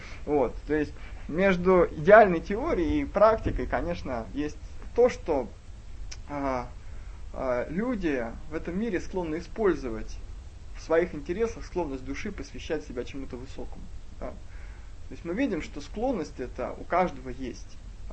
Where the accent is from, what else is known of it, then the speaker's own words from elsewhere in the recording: Smolensk, Smolensk Oblast, Russia; Я сам из Смоленска